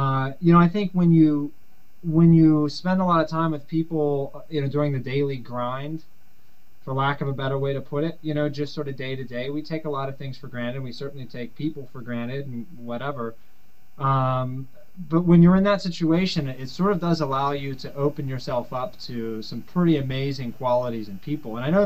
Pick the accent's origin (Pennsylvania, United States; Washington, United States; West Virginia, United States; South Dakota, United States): Pennsylvania, United States; Pittsburgh; I'm originally from Pittsburgh.